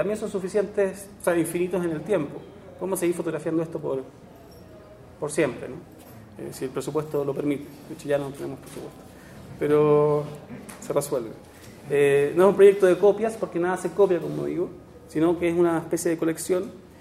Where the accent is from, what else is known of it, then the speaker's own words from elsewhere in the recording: Chile; Nosotros los chilenos no somos muy buenos para santos, no somos como los argentinos